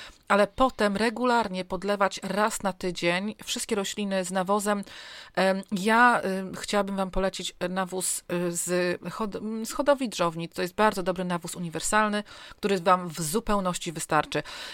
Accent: northern Poland, Poland; bo my jesteśmy akurat z północy

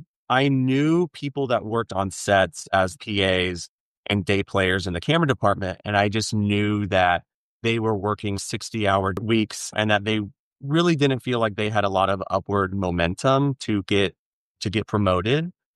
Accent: Rogers, Arkansas, United States; But growing up in Rogers, Arkansas in the early 2000s and 2010s, there was no clear pathway on how to get into filmmaking.

